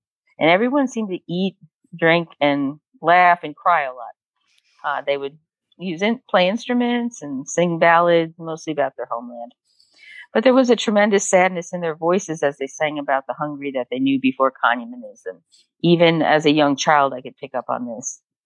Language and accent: English; Huntington, New York, United States; moved away as an adult; also born or lived in Manhasset, United States; I was born in Manhasset, Liz, and that's just outside of New York City. I'm the oldest of four children, each a year apart. We moved to Huntington, Long Island in New York when I was a year old, and I lived there until I went to college in Washington, D.C. in 1979.